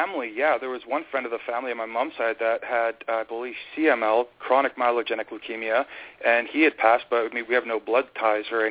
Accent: Fort McMurray, Alberta, Canada; also born or lived in British Columbia; I was born and raised in Fort McMurray, Alberta. I'm Mikisew Cree, First Nation. I grew up in Fort McMurray, like I said. Went to school out in Vancouver Island and basically just kind of lived around British Columbia and Alberta

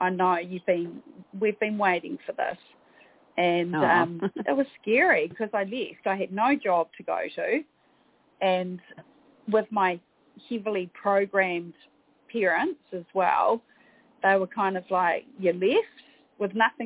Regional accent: Gisborne, New Zealand; Gisborne, my hometown, is this very, very small city.

